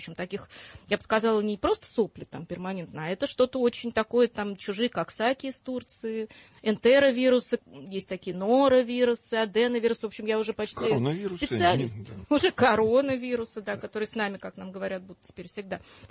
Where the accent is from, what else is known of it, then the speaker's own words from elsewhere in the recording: Moscow, Russia; я коренная москвичка, и город свой люблю.